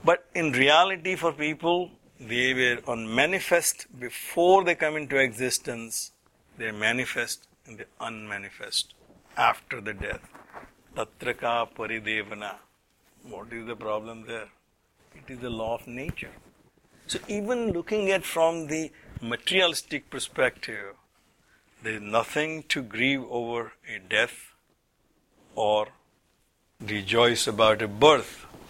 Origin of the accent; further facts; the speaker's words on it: India; Statistically, I'm an Indian.